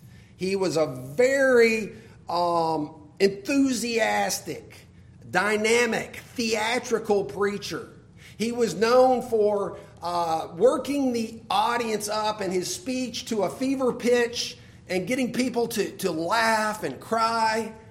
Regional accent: Alabama, United States; Interestingly, so my home state, Alabama

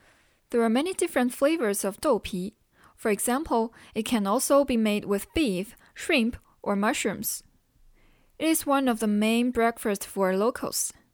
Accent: Wuhan, Hubei, China; English is a second language; I'll talk about a famous food from my hometown Wuhan, Hubei Province.

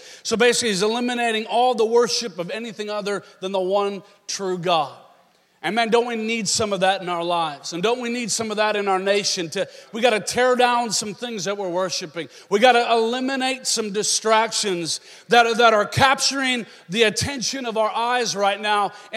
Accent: Minnesota, United States; also born or lived in Seattle; now in San Diego, United States; I grew up in Minnesota, then Seattle, now San Diego. I have no excuse for sounding a little bit Southern.

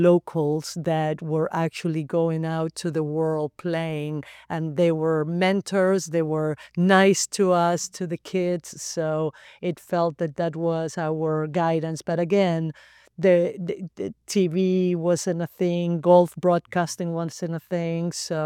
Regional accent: Argentina; Well, growing up in Argentina was family style.

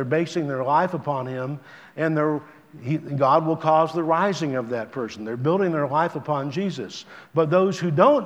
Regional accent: Midwest, United States; I'm from the Midwest, and I used to travel around farm country quite a bit.

